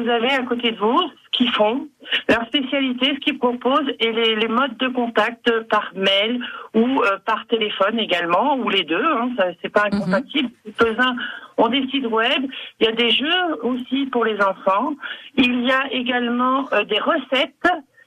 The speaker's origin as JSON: {"language": "French", "region": "Brittany", "country": "France", "said": "J'ai fait chez moi en Bretagne et ce verger maintenant est passé en bio"}